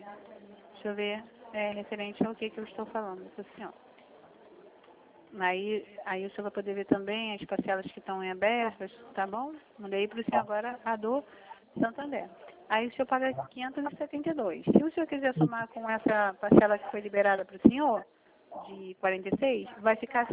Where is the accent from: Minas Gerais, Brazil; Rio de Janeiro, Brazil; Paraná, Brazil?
Rio de Janeiro, Brazil; tá com DDD 51, mas eu sou aqui do Rio, tá bom?